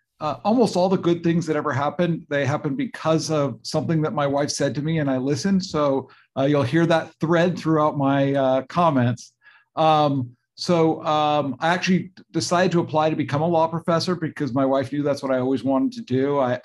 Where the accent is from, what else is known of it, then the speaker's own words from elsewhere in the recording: California, United States; And so I did, and I'm from California, so it felt like also an opportunity to come home